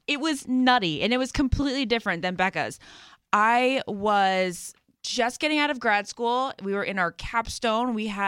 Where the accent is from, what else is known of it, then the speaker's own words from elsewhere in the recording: Great Falls, Virginia, United States; I went to the Great Falls Falls because I'm from Great Falls, Virginia.